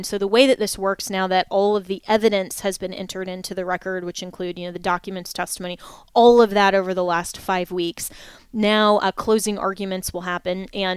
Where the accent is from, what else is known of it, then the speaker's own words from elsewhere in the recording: United States; Just like I'm very pro-America as an American